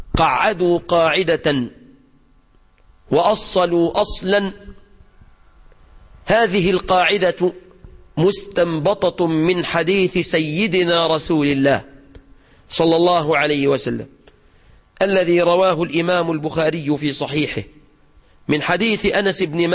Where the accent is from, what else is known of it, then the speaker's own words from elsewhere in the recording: Egypt; في بلادنا مصر